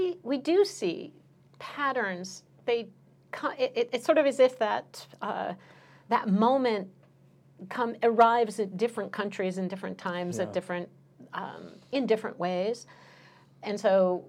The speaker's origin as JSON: {"language": "English", "town": "Princeton", "region": "New Jersey", "country": "United States", "tie": "born or raised there", "said": "I grew up in Princeton, New Jersey, and my dad commuted a pretty long, it was 2 hours door to door into New York."}